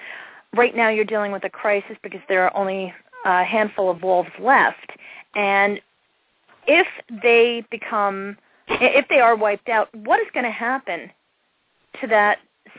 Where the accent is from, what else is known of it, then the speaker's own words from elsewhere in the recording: New York, United States; I remember growing up in the Catskills, we had a major crisis with tent caterpillars.